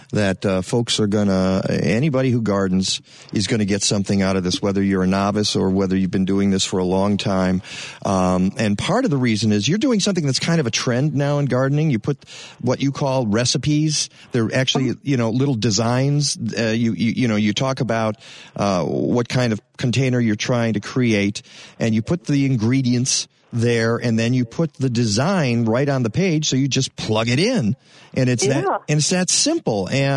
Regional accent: Tennessee, United States; I never knew that, and I'm from Tennessee.

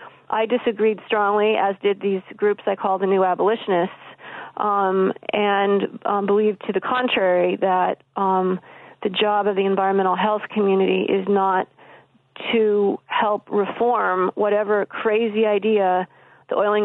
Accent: Illinois, United States; I felt so bad for my home state of Illinois that I felt I needed to come and bear witness to that.

